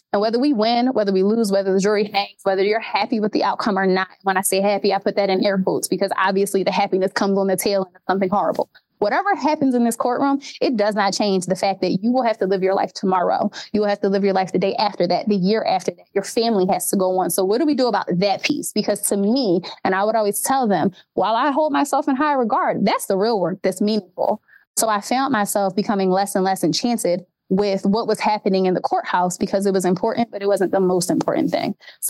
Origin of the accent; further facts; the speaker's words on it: Philadelphia, Pennsylvania, United States; I grew up in Philly. And obviously evident by my appearance before you, I am a Black woman